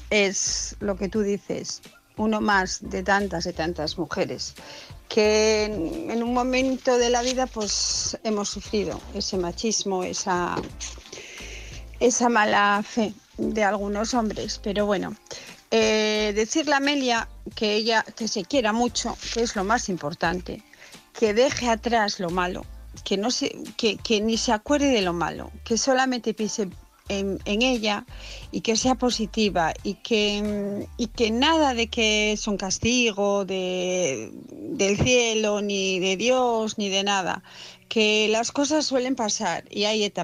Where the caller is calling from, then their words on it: Asturias, Spain; de Asturias